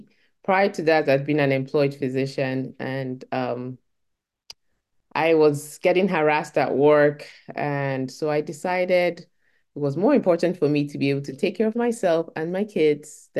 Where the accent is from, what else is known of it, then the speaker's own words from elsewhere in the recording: Nigeria; I grew up in Nigeria